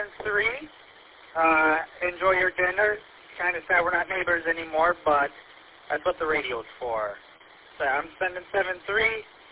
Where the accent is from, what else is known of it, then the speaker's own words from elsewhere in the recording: Michigan, United States; I was on the Hadley-Elba border in my parents' house, so I was not far from Hadley. I would bicycle there by the back roads as a kid